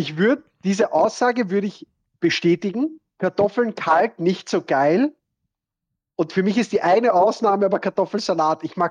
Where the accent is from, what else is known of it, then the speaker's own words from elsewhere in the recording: Austria; Als Österreicher